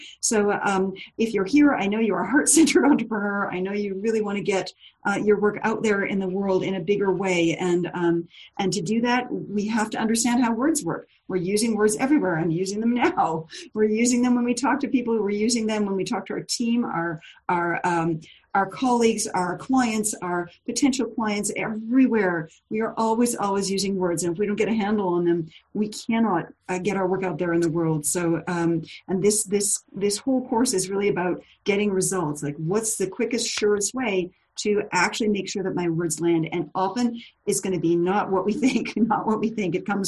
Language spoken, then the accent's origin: English; Canada; I'm Canadian.